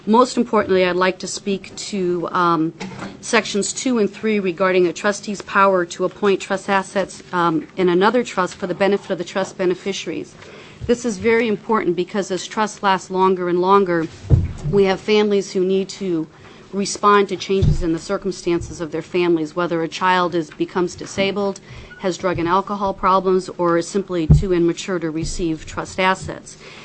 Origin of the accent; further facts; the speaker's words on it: Juneau, Alaska, United States; I'm from Juneau.